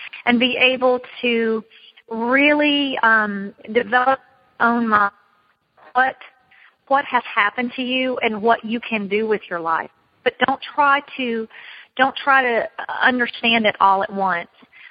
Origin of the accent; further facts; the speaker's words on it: the South, United States; I'm a Southerner. Judy's a Northerner.